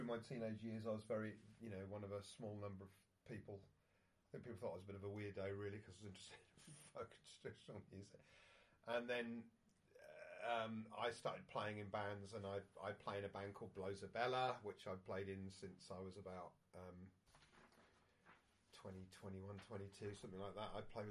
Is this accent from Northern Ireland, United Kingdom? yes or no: no; Newbury, South East England, United Kingdom; I come from Newbury in Berkshire.